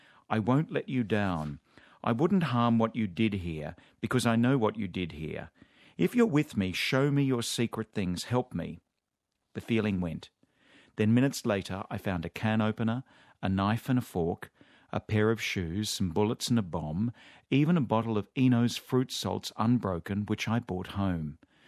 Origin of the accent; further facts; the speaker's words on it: Australia; I'm 32 years of age. I'm an Australian.